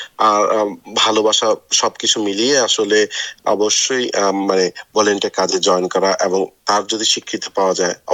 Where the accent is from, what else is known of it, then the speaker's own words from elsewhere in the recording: Bangladesh; now in Dubbo, Australia; আমার Bangladeshi community in ডাবো